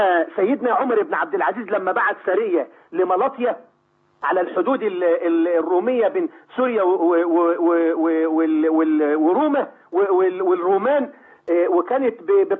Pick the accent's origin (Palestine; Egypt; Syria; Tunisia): Egypt; بلدنا مصر